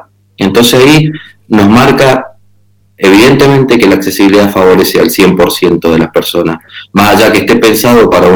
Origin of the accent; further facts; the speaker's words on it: Mendoza, Argentina; Sí, soy de Mendoza.